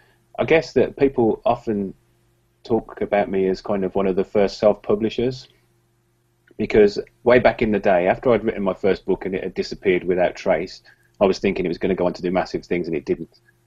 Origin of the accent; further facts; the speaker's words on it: Birmingham, West Midlands, United Kingdom; It's quite an unusual city. It's the UK's second city, so it's pretty big